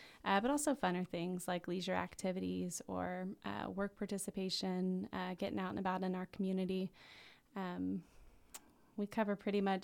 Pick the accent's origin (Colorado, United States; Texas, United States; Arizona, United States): Texas, United States; now in Petersburg, United States; We moved here in February, so I'm coming up on a year here in Petersburg. I'm from Texas originally, so I've been learning a lot about what it means to live in Alaska